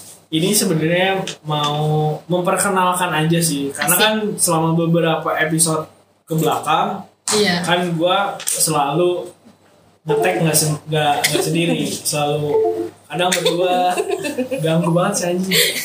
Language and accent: Indonesian; West Java, Indonesia; gua orang Sunda, tapi gua gak suka dipanggil